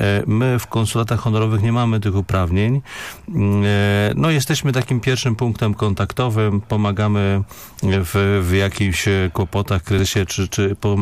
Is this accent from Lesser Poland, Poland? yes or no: no; Poznań, Greater Poland Voivodeship, Poland; że się podpisałem pod tym listem jako poznaniak, a nie jako konsul